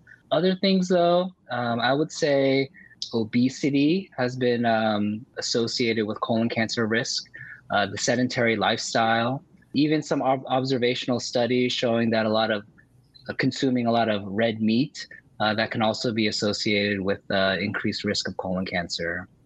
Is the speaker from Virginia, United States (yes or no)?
yes; Virginia, United States; I actually did not grow up in Southern California. I grew up in Virginia, actually.